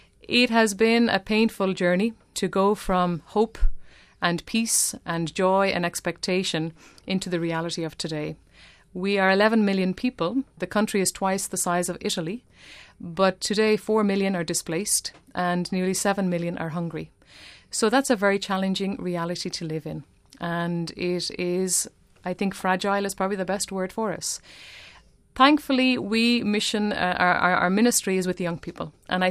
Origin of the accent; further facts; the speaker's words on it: Ireland; I'm Irish and we have our own history of independence and what that means. So I think as an Irish person, I could understand what it meant for the people as well.